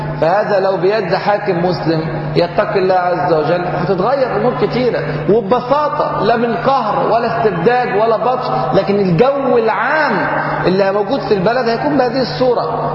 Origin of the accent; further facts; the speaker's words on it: Egypt; ده احنا عندنا في مصر كمان رحمه شويه